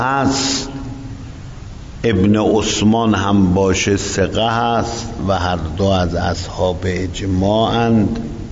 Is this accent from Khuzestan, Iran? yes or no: no; Isfahan, Iran; من اصفهانی هستم